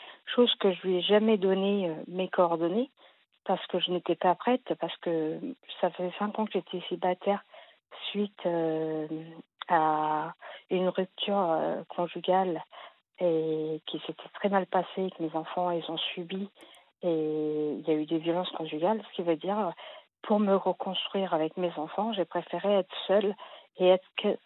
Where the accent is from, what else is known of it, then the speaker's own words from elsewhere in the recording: France; born there; je suis née en France, malgré que je suis d'origine portugaise.